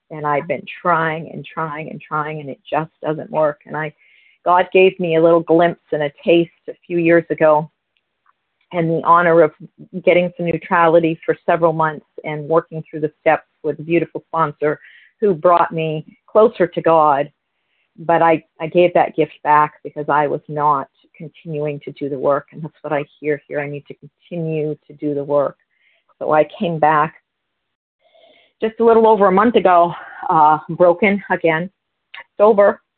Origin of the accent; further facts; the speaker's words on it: New Hampshire, United States; I am from New Hampshire.